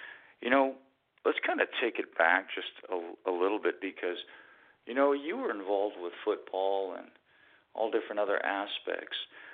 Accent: Sacramento, California, United States; Well, I'm originally from Sacramento, so, and then kind of moved down that way where you're at and then made my way out here.

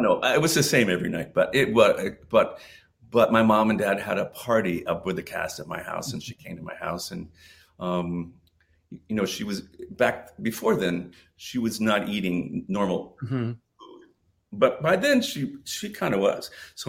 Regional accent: Orlando, Florida, United States; And then we got to take it to my hometown of Orlando.

